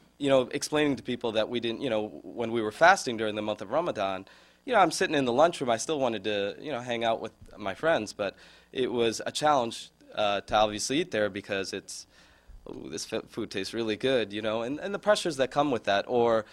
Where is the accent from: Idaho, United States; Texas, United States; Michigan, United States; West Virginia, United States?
Michigan, United States; Detroit; I grew up in Detroit for about till 7 years old, and that was an interesting time.